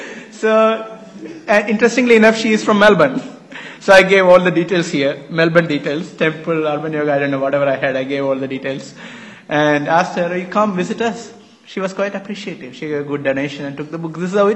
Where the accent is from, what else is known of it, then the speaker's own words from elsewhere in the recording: Kerala, India; So where are you from? She said, I'm from Kerala. I said, I'm also from Kerala.